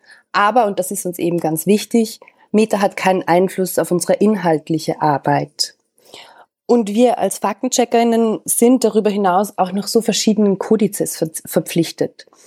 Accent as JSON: {"language": "German", "country": "Austria", "lives_now": "Berlin, Germany", "said": "Ich bin Österreicherin. Ich war bis vor ziemlich genau in einem Jahr eigentlich war ich noch in Österreich. Ich habe in Wien gearbeitet als Innenpolitikjournalistin für eine große Tageszeitung, die heißt Der Standard."}